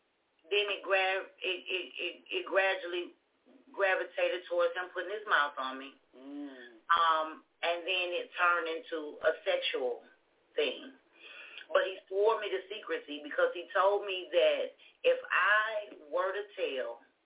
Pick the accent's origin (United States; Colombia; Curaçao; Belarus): United States; Toledo, Ohio; I was born and raised in Toledo, Ohio.